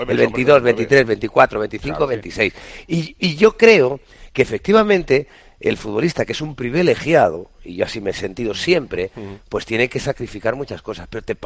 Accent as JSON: {"language": "Spanish", "town": "Puertollano", "region": "Castilla-La Mancha", "country": "Spain", "said": "yo soy de Puerto Llano, mi familia estaba en Puerto Llano"}